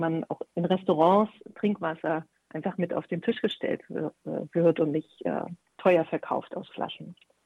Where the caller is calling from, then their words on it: Berlin, Germany; ich bin ja aus Berlin hier zugeschaltet